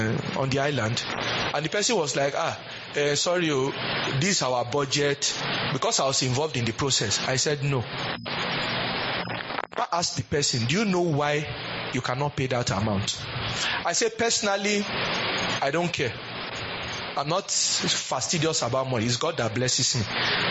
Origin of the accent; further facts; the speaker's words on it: Lagos, Nigeria; I'm from Lagos.